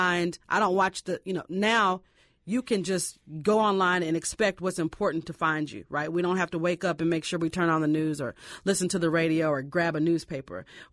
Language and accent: English; Louisville, Kentucky, United States; moved away; You know, I'm from Louisville, Kentucky. I've only lived here for 3 years. You know, no one else is here. All of my family is in Kentucky.